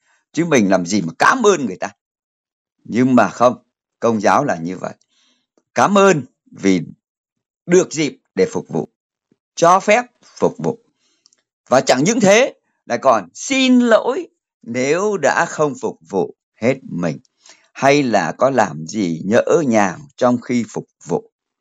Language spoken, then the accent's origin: Vietnamese; Hanoi, Vietnam; Em là người Hà Nội đây, em đã sống qua bốn mùa ở Hà Nội.